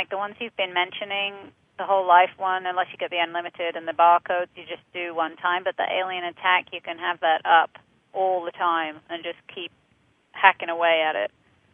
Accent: England, United Kingdom; certainly when I was growing up in England, they were, all of those are familiar to me.

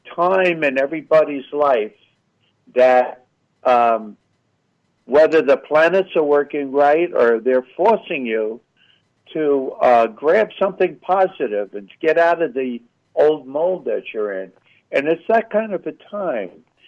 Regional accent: Long Island, New York, United States; You know, when I grew up on Long Island.

